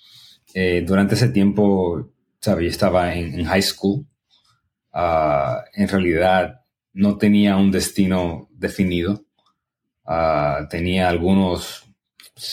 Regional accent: Santo Domingo, Dominican Republic; born there; Pues yo nací en los Trinitarios, en Santo Domingo.

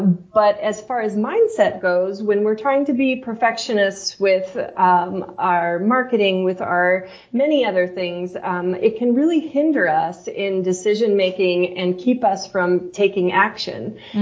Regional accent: Denver, Colorado, United States; I grew up in Denver, and then I went to college in Gunnison, to Western State College, also in Colorado, mm-hmm.

